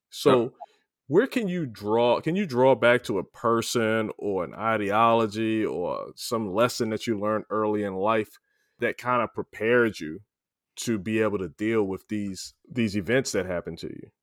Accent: Oxon Hill, Maryland, United States; now in California, United States; I grew up in Oxon Hill, Maryland.

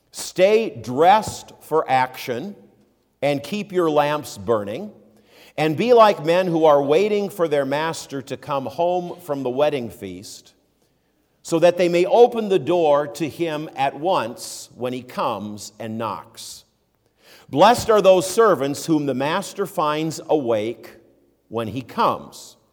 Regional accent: Minneapolis, Minnesota, United States; When I was growing up in South Minneapolis, I and all the kids in the neighborhood played outside all the time.

